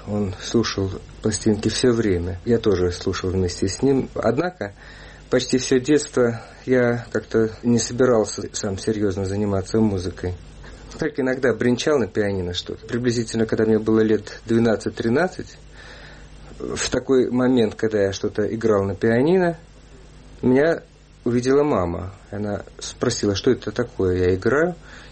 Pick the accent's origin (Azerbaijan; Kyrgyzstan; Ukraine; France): Kyrgyzstan; Bishkek; moved away; also born or lived in Minsk, Belarus / Ulan-Ude / Moscow; Я родился в Минске и в трехмесячном возрасте уехал в Улан-Удэ. Из Улан-Удэ в возрасте 5 лет мы перебрались, наше семейство перебралось во Фрунзе. Потом много лет я жил в Москве